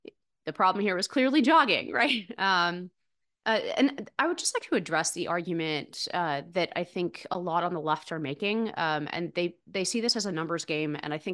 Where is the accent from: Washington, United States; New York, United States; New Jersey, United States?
New York, United States; which, you know, as a New Yorker, I'm noticing down the street from me.